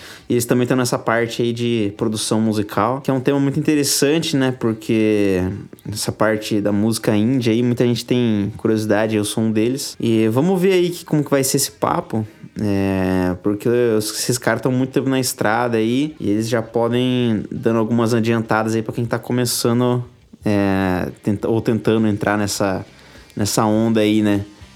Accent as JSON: {"language": "Portuguese", "town": "Limeira", "region": "São Paulo", "country": "Brazil", "said": "Trabalha com a parte de produção lá na minha cidade, Limeira."}